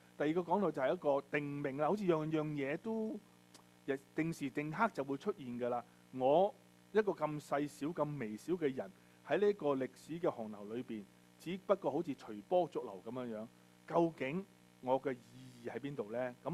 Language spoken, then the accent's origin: Cantonese; China; 係所以其實係可能並唔係好似我哋中國人講話人死如燈滅咁啦嚇。